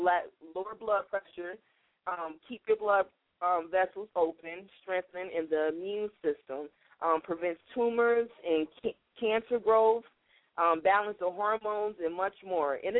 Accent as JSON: {"language": "English", "town": "Detroit", "region": "Michigan", "country": "United States", "said": "I remember one time my mom, I'm originally from Detroit."}